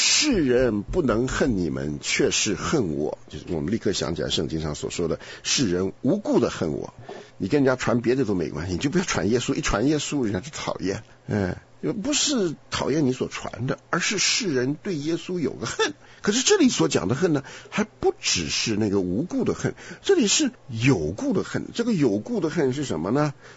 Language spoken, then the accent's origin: Chinese; Taiwan; 我在台湾长大